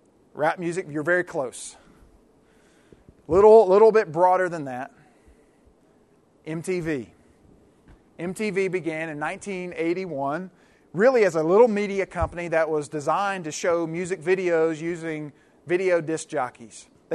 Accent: Highview, Kentucky, United States; I actually grew up just outside of Louisville in a little community called Highview. At the time I grew up in Highview, we had two stoplights in Highview.

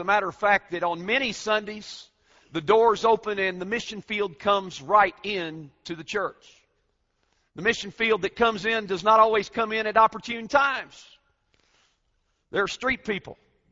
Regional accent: Louisville, Kentucky, United States; As Dr. Rayner said, I was raised here in Louisville.

